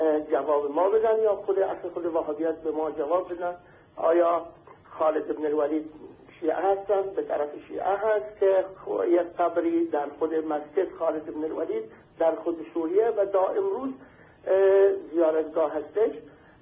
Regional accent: Iraq; Persian is a second language; من بنده عراقی هستم ولی خب فارسی رو یاد گرفتم

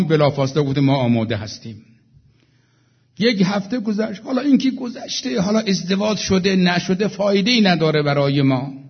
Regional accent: Iran; گفتم آقا من از ایران آمدم

